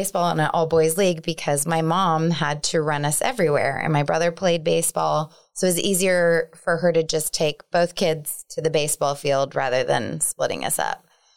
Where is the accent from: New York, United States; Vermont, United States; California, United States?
California, United States; I grew up in South Central California. All my family lives in San Diego, but my dad was sent to a military base in the desert to do work on a top secret project.